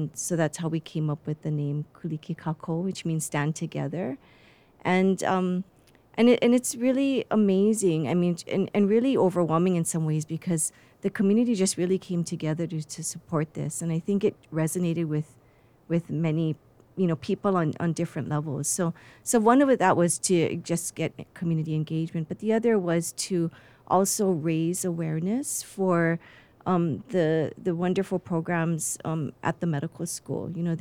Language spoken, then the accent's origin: English; Kahalu, Hawaii, United States; we were born and raised here. I grew up in Kahalu, and Shane grew up on the Big Island, and we just, you know, just have such fond memories of growing up here.